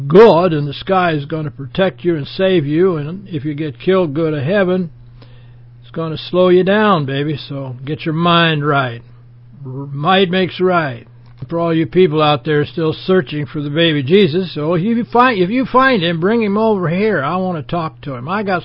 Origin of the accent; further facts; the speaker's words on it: United States; As an American, we are taught to accept living in the melting pot